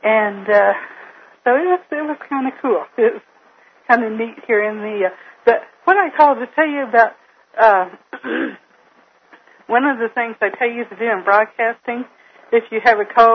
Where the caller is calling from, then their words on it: Anthony, Kansas, United States; Anthony, Kansas.